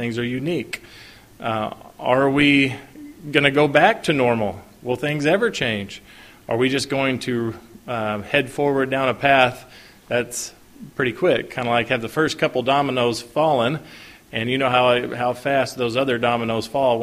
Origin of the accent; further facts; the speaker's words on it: Lexington, Kentucky, United States; born there; It was my birthday. I was born in Lexington, Kentucky.